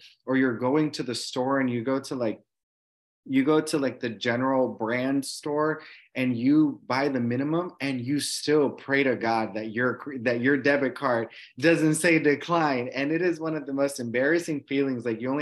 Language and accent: English; Puerto Rico; moved away as an adult; also born or lived in Chicago; now in Texas, United States; near the city of Chicago. And then from there, my parents moved to Puerto Rico. So Puerto Rico is my hometown. I'm just first generation college student as well. And it was barely 7 years ago that I moved to the state of Texas from Puerto Rico.